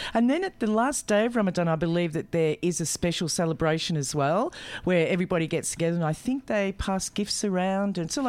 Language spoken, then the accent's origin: English; England, United Kingdom; accent: English; you've obviously heard my English accent.